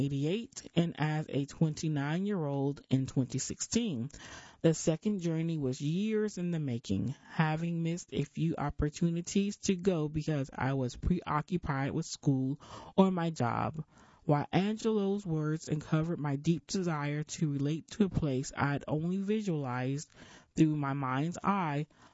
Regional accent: Ghana; Honored, I responded, being Ghanaian means being incredibly proud of my ancestors and constantly challenging myself to be all that they unknowingly invested in.

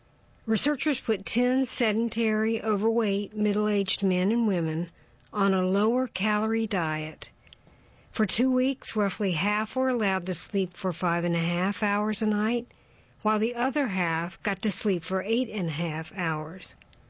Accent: Lausanne, Vaud, Switzerland; Where I grew up in Lausanne, Switzerland, physical education was mandatory.

